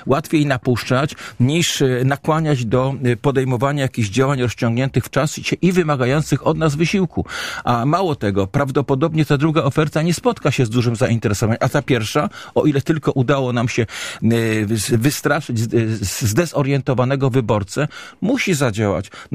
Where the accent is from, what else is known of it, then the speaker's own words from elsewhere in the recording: Poznań, Greater Poland Voivodeship, Poland; Wie pan, ja jestem z Dolnego Łazarza.